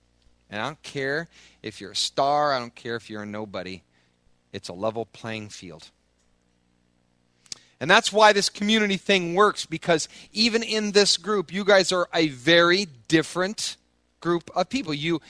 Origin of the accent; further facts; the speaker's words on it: Midwest, United States; Who are you today? Well, I'm a Midwesterner.